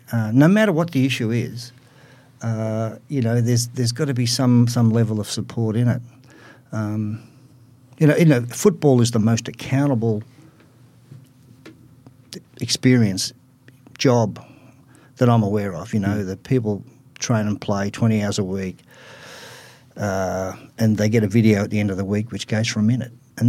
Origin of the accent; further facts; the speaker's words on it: South Melbourne, Victoria, Australia; I was brought up in Dorcas Street, South Melbourne.